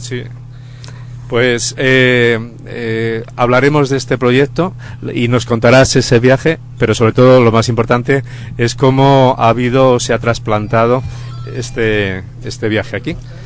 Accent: Andalusia, Spain; y estaba pensando incluso yo que soy andaluz

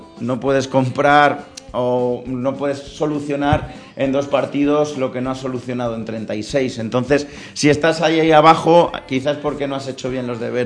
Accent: Madrid, Community of Madrid, Spain; como madrileños

